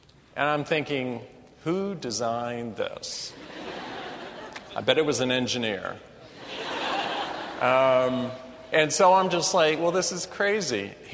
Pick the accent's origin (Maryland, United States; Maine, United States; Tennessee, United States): Maine, United States; For instance, I'm from Maine, for those of you that don't know.